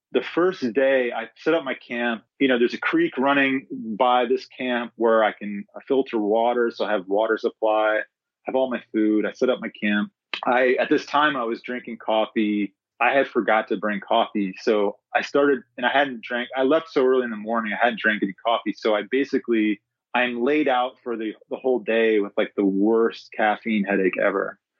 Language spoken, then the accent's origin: English; North Carolina, United States; I grew up in, like I said earlier, I grew up in North Carolina. So I grew up doing a lot of camping and hiking